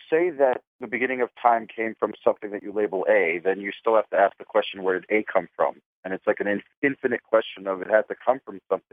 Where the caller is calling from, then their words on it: New Jersey, United States; from New Jersey.